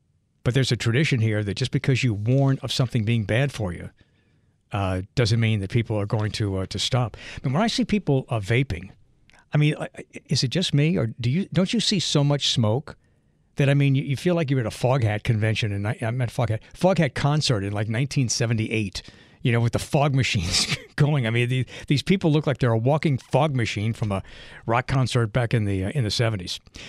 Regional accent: Metairie, Louisiana, United States; And I remember as a kid growing up in Metairie, I think I remember this show coming on at 6:30 on Monday nights on Channel 6 here locally.

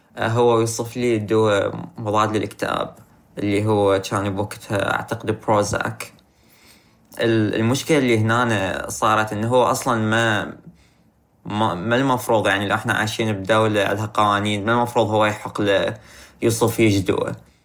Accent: Baghdad, Baghdad Governorate, Iraq; من بغداد، عمري 19.

